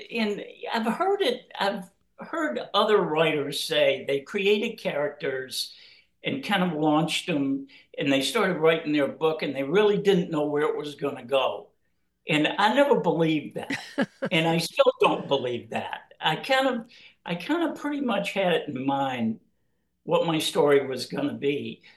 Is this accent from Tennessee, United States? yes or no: yes; Memphis, Tennessee, United States; Well, that actually came from an incident that happened to me when I was a very, very young boy growing up in Memphis, Tennessee.